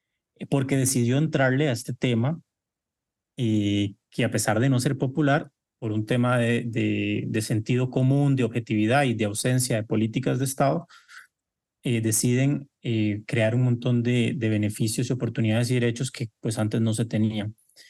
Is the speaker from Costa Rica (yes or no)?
yes; Costa Rica; Entonces ver esta realidad ya visible en mi país, en mi tierra, pues por supuesto que era un sueño hecho realidad y marca por completo un cambio en la sociedad costarricense